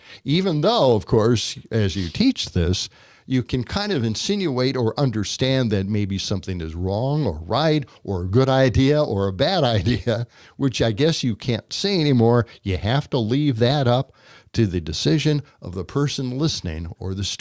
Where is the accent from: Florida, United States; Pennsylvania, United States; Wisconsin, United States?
Wisconsin, United States; Like I'm from Wisconsin. My family is from Wisconsin. I want to stay here. I don't want to leave.